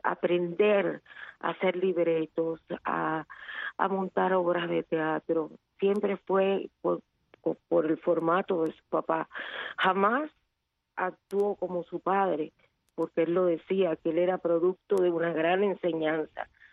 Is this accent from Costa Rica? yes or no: no; Ciego de Ávila, Cuba; Sí, yo soy de Ciego de Ávila, igualita a ti.